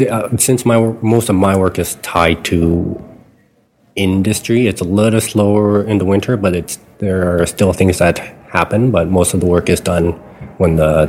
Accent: Saskatoon, Saskatchewan, Canada; I'm actually born and raised in Saskatoon, but my parents immigrated from Vietnam after the Vietnam War.

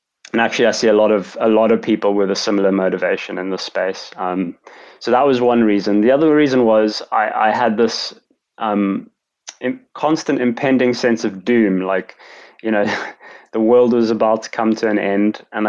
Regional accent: South Africa; I'm actually South African

